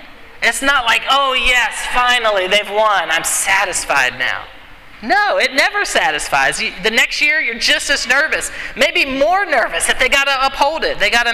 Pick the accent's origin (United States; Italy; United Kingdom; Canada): United States; Alabama; So I grew up in Alabama